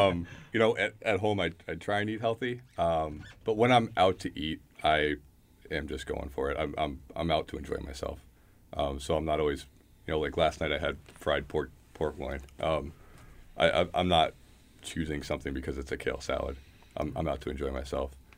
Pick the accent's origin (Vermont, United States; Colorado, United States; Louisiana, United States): Vermont, United States; now in New York, United States; I'm from Vermont, and I grew up there. And so growing up there and learning to cook on a sustainable farm, it was all right there